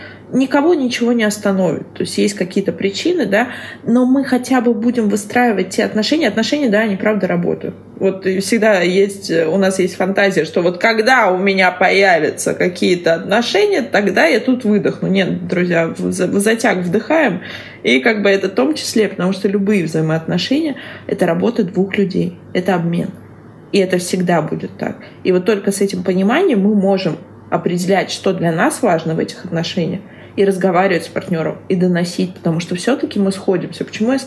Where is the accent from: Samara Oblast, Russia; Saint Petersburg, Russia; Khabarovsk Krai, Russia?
Saint Petersburg, Russia; я просто из Петербурга, где очень не любят делать реконструкцию домов